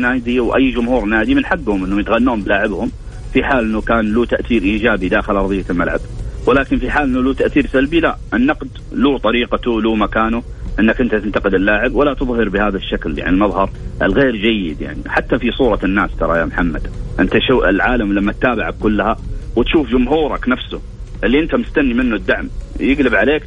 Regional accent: Saudi Arabia; accent: Saudi; خلينا نقول لك احنا بلهجتنا السعوديه

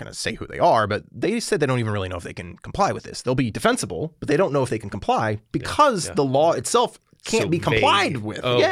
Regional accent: Illinois, United States; Illinois, you know, my home state, would probably do this.

